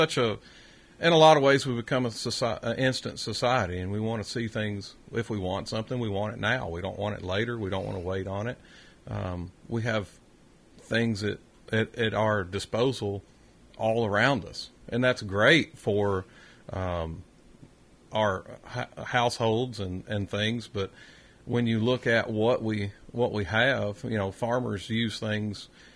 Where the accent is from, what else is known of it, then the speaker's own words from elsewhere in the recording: Tennessee, United States; I grew up in Wilson County, just on the north side of Cedars of Lebanon State Park. Grew up helping some local dairy farmers there, and grew up with some beef cattle and some tobacco there.